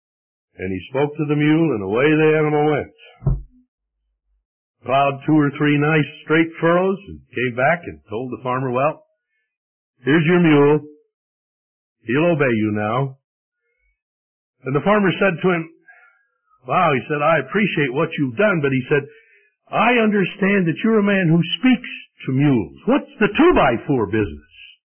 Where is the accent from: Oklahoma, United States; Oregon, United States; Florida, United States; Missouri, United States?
Missouri, United States; I grew up in Missouri. Missouri used to be known for its mules.